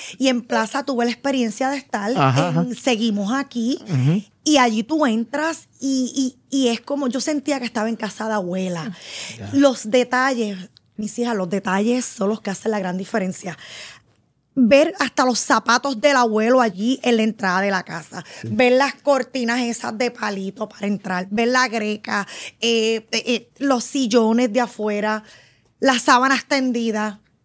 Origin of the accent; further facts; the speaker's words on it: Puerto Rico; que yo soy de aquí, que HPR es otra cosa